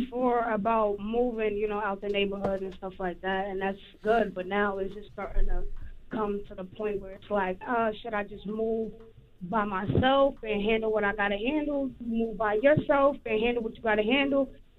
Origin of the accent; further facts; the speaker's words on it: New Jersey, United States; You know what I'm from Jersey.